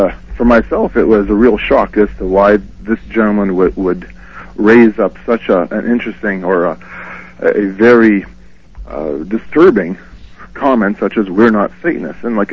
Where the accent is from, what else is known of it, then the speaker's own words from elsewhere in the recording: Manitoba, Canada; Manitoba, Canada, and my community that I was involved with had this special program for senior citizens in my hometown.